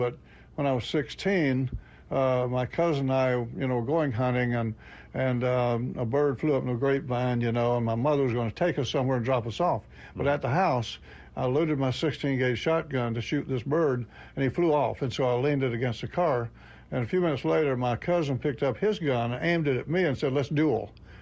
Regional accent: Panama City, Florida, United States; Panama City, Florida.

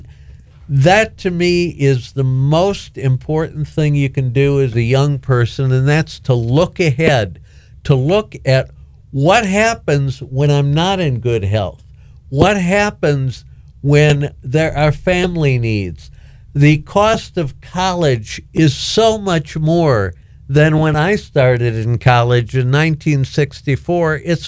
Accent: Milwaukee, Wisconsin, United States; moved away as an adult; now in Florida, United States; I was born and raised in Milwaukee. And I have been a Florida resident for a little more than 6 years now. Retired from Milwaukee.

